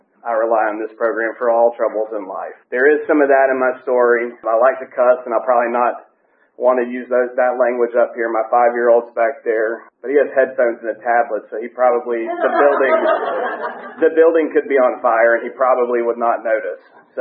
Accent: Gainesville, United States; And, you know, we're from Gainesville, the big group of us back there.

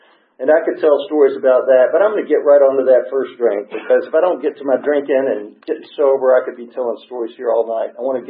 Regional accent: Atlanta, Georgia, United States; born there; But I was born right here in Atlanta. I was born at Georgia Baptist Hospital, which turned into Atlanta Medical.

